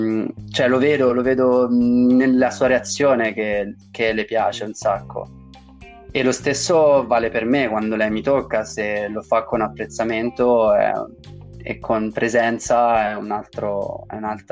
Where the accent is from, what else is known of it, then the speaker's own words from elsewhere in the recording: Tuscany, Italy; come si dice dalle mie parti in Toscana